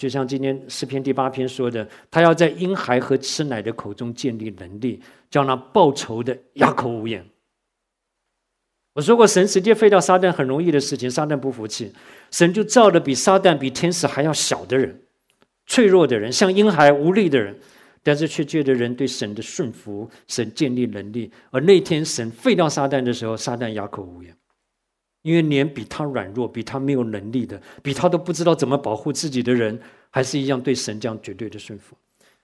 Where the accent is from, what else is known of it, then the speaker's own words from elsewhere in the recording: Taiwan; now in United States; 我说像我从台湾来， 我说如果有一天我的同学突然从台湾来这里看我